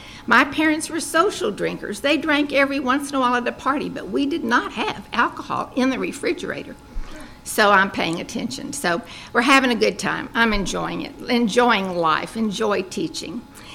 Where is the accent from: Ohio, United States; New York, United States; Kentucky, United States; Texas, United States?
Texas, United States; San Antonio; also born or lived in Midland; I was born in Midland, and shortly after I was born, we moved to San Antonio, and that's where I grew up.